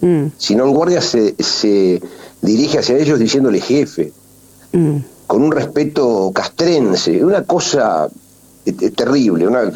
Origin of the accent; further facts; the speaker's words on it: La Plata, Buenos Aires Province, Argentina; yo soy de La Plata y conocía los personajes